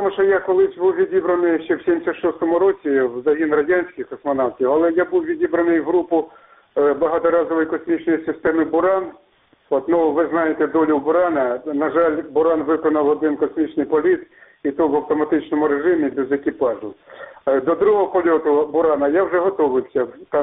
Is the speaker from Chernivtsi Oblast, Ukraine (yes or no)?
yes; Chernivtsi Oblast, Ukraine; also born or lived in Russia; Я переїхав з Росії в Україну, я родом з України, з Буковини.